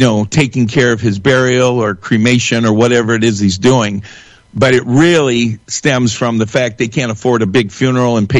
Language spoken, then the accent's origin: English; Shelby, Michigan, United States; also born or lived in Pontiac; I was born and raised on Helene Drive. They brought me home from St. Joe's Hospital in Pontiac, Michigan, to Helene Drive near 23 in Shelby.